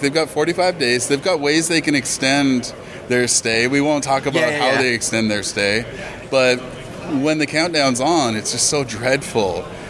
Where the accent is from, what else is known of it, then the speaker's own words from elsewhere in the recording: Canada; I'm from the Northwest Coast. I'm on MNBC Canada.